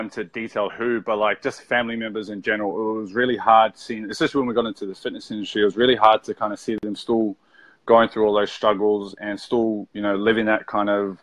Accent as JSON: {"language": "English", "region": "Auckland", "country": "New Zealand", "tie": "born or raised there", "said": "in Auckland, and, you know, we always come over to Oz to kind of see family and all that kind of stuff."}